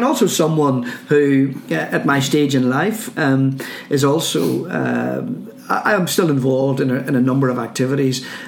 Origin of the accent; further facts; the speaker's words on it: Belfast, Northern Ireland, United Kingdom; Yeah, I come from a family, a mum and dad and one sister, and we grew up in the Old Park area of Belfast.